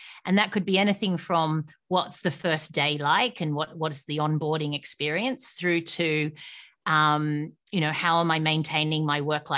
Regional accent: Australia; I don't live in Australia any moment, but I come from Australia.

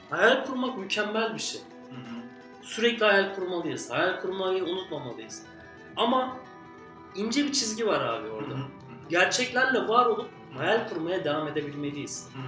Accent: Adana, Turkey; ben Adanalıyım

